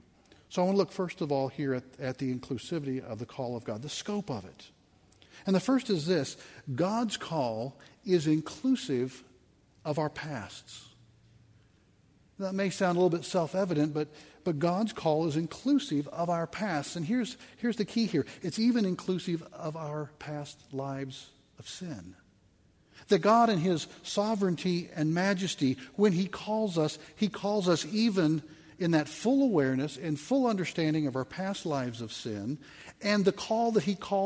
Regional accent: Wichita, Kansas, United States; In my life, I grew up in Wichita, Kansas.

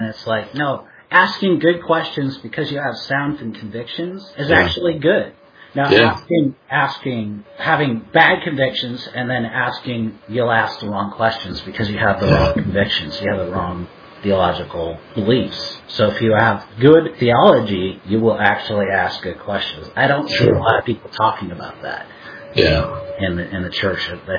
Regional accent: Seattle, Washington, United States; also born or lived in Idaho; You know, I just think, like, growing up in Seattle and even in living in, you know, Idaho for a decade, it's just asking people questions.

